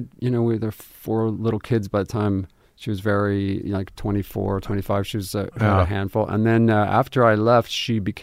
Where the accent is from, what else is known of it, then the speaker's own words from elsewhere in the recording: Albuquerque, New Mexico, United States; I was born and raised in Albuquerque, lived there my whole life.